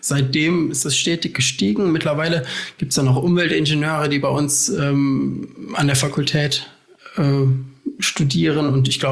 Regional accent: Essen, North Rhine-Westphalia, Germany; Ich komme ursprünglich aus Essen.

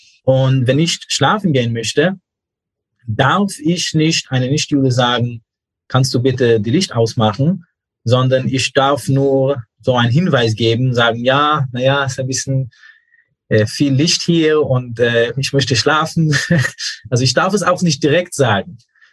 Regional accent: New York, United States; German is a second language; Ich bin in New York aufgewachsen, wo wir Free Speech hatten. Aber ich bin auch in einer sehr orthodoxen Familie aufgewachsen

